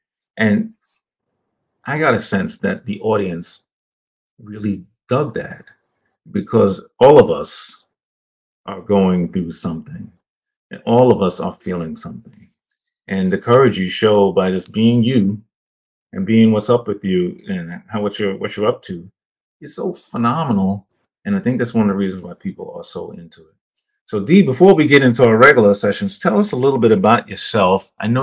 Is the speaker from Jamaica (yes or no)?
yes; Jamaica; I'm from Jamaica, and we had this bread that I grew up remembering called hardo bread.